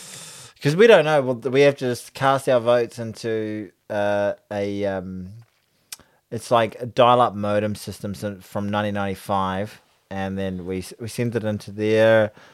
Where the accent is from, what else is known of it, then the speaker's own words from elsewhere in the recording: South Africa; accent: South African; now in Auckland, New Zealand; my South African accent, it's